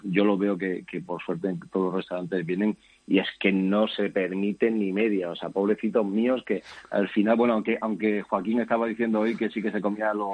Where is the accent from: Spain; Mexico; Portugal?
Spain; Jarandilla de la Vera, Extremadura; yo soy de la zona de La Vera, de Jarantilla.